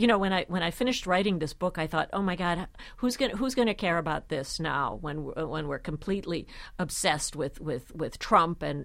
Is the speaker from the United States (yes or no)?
no; Budapest, Hungary; Well, so you mentioned that I'm from Budapest.